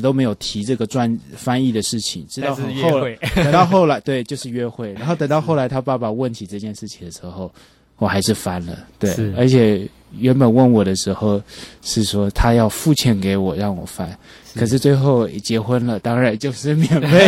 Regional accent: Taiwan; also born or lived in United States; 我是在美国，我们在美国念

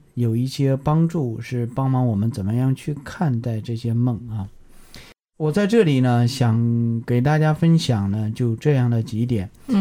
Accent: China

